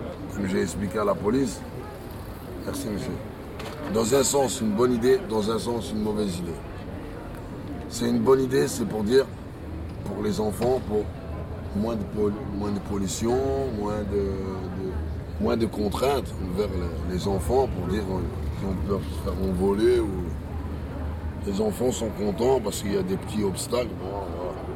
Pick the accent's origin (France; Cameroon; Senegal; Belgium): Belgium; Flanders; Moi, je suis flamand d'origine. Je parle anglais aussi, normal. Je suis flamand, je parle anglais.